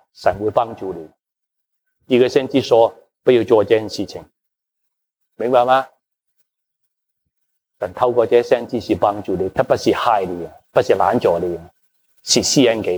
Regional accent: Guangdong, China; 我是广东人

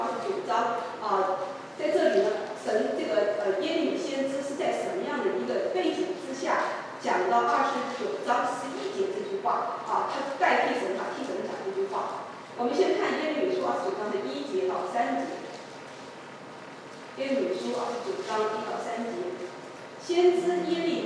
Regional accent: China; 我们知道我们中国人对日本人真的是有很多的

